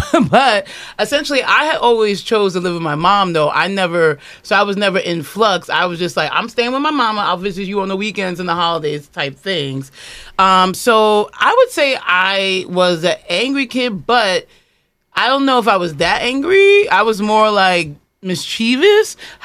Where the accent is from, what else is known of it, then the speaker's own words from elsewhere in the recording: Queens, New York, United States; I think I'm from Queens, so like I feel like it's like the epicenter of all cultures.